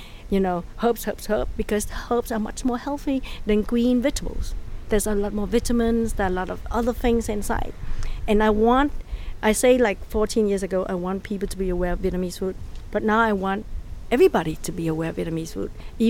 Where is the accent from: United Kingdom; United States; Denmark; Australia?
Denmark; And I think when growing up in Denmark and see all the Danes.